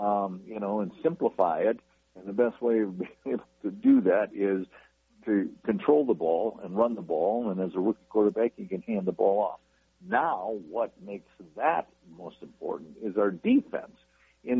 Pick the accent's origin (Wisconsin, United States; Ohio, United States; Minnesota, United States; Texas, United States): Wisconsin, United States; Appleton; And I grew up in Appleton, Wisconsin, and I grew up in a bar. And growing up in a bar, you meet a lot of people.